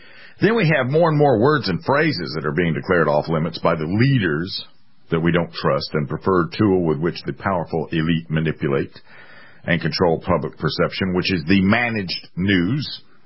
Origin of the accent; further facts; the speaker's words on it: United States; As an American, I have my right to choose what I will and will not say